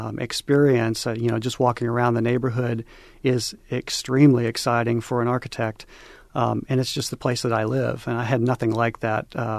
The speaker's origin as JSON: {"language": "English", "town": "Indianapolis", "region": "Indiana", "country": "United States", "lives_now": "Cincinnati, United States", "said": "I come from Indianapolis. We had nothing like this."}